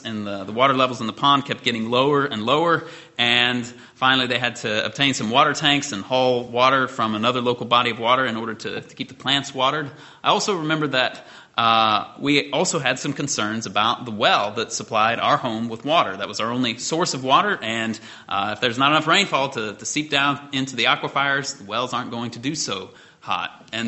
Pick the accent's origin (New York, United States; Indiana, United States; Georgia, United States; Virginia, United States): Indiana, United States; a very severe drought that hit the Midwest and my home state of Indiana.